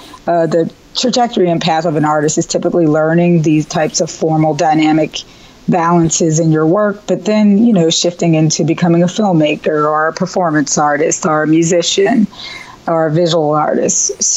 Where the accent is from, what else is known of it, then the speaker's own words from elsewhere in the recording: Braddock, Pennsylvania, United States; growing up in my hometown of Braddock.